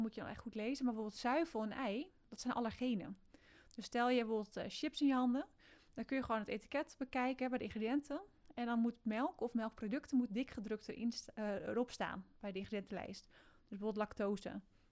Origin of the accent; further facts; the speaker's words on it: Enkhuizen, North Holland, Netherlands; want ik kom zelf uit Enkhuizen.